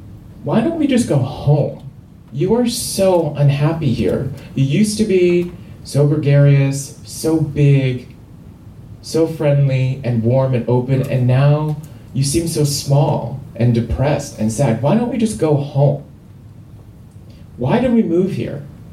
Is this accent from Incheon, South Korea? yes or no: no; Seoul, South Korea; I grew up in Seoul, South Korea, and one of my very first memories is as a two-year-old taking a nap on my dad's big tummy.